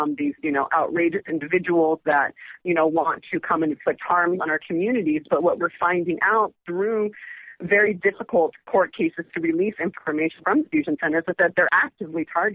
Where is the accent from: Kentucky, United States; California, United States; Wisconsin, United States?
California, United States; Los Angeles; And I'm from Los Angeles, and we house one of the largest in the country in Norwalk, California